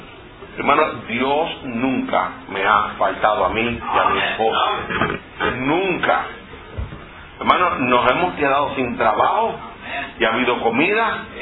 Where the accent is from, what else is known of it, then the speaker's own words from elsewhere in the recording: Puerto Rico; como decimos en mi país, yo soy puertorriqueño